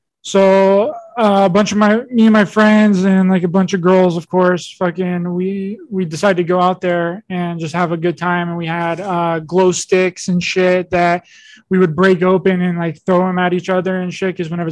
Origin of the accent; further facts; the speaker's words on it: West Virginia, United States; me and a bunch of my friends decided to go out to this part of my hometown that's called the TNT area. Some might be familiar. That's where the Mothman was spotted back in the 50s and 60s.